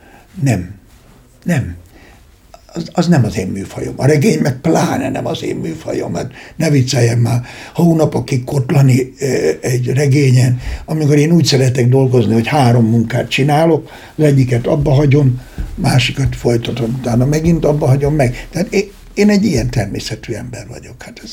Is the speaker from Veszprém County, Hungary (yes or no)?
no; Debrecen, Hajdú-Bihar, Hungary; én debreceni vagyok, és én már ezt nem tudom. Én életemben két helyhez kötődtem, a szülőfalomhoz, meg Debrecenhez.